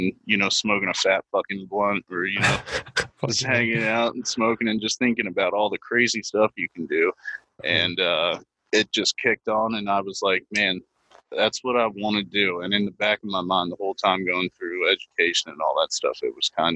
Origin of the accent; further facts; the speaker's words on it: Pennsylvania, United States; I grew up in Pennsylvania. It's a lot of farmers, and, you know, everybody's kind of keeps to themselves for the most part, unless you live in the cities.